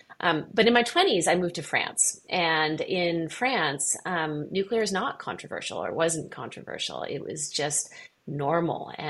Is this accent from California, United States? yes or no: yes; Berkeley, California, United States; I grew up in Berkeley, California. So Berkeley, California is not known for a particularly pro-nuclear stance.